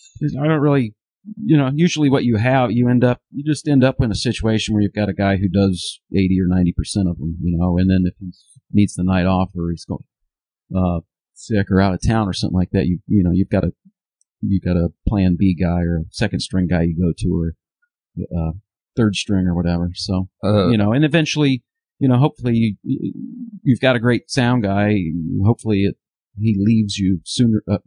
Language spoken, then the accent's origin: English; Centerville, Ohio, United States; now in Champaign-Urbana, United States; No, I grew up in Ohio. I graduated high school in Centerville, Ohio, and came to U of I to go to school and just never really left.